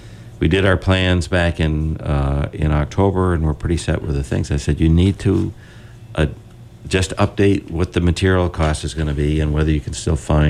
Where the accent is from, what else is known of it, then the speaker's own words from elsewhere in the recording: Connecticut, United States; also born or lived in Massachusetts; I grew up in Connecticut and Massachusetts, and the agricultural fairs were fun.